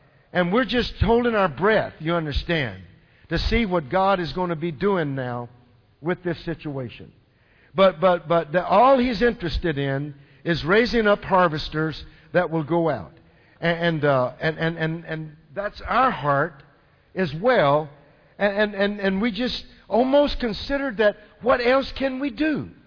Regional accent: Texas, United States; I am from Texas, so we do have a problem with what they call hoof and mouth disease.

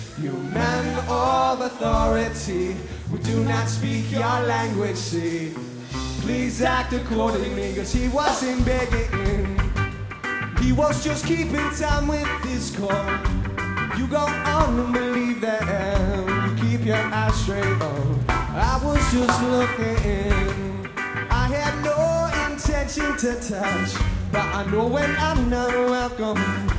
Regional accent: Boston, Massachusetts, United States; We're from Boston, Mass.

